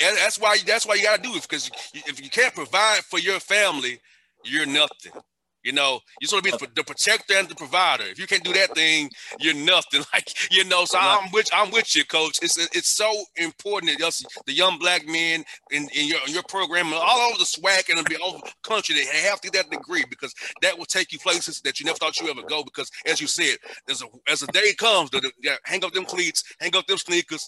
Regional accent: Atlanta, Georgia, United States; Like, you know, I grew up in Atlanta and Vine City, you know, up by the stadium. And not the great part of town, you know.

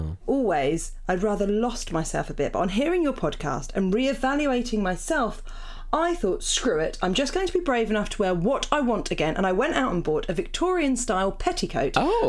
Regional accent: Beckenham, London, United Kingdom; now in Glasgow, United Kingdom; currently tuning into the pod from Glasgow. I especially enjoy your podcast, as I'm from Beckenham.

